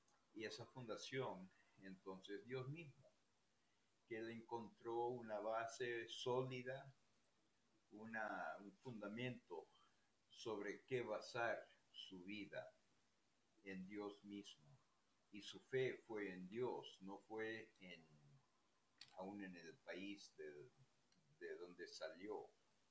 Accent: Caripe, Monagas, Venezuela; nací en Venezuela, pasé los primeros 17 años de mi vida prácticamente allá en Venezuela, vinimos a los Estados Unidos en algunos tiempos, así, una temporada corta más bien, pero me crié en Caripe, en Venezuela.

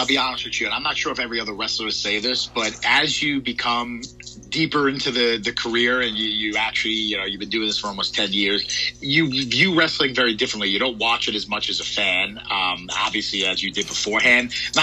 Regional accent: New York, United States; You know, I come from New York.

